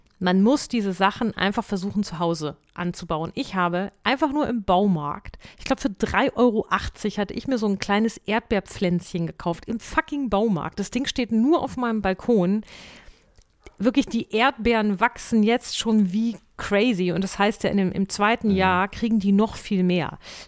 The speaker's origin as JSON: {"language": "German", "region": "Hesse", "country": "Germany", "said": "Ist ja schön hier in Hessen, wo ich herkomme, da sagt man ja China."}